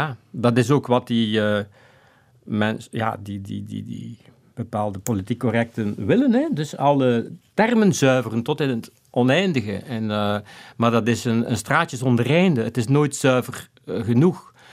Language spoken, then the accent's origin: Dutch; Flanders, Belgium; ik identificeer mij niet zo heel erg met mijn Vlaming zijn of zo. Hè? Ik ben wel een Vlaming, maar dat is niet waar ik mee bezig ben.